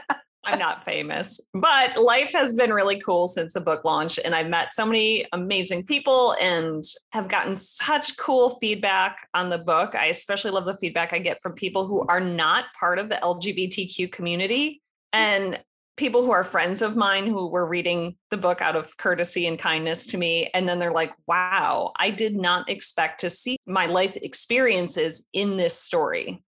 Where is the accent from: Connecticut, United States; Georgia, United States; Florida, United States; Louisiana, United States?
Florida, United States; Tampa; And Tampa's my hometown.